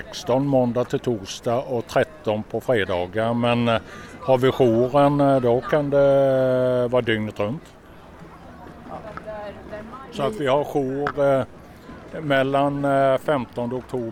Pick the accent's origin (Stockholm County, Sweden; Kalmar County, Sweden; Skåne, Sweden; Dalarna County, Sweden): Kalmar County, Sweden; Kalmar; accent: Småland; Jag kommer från Kalmar, ja.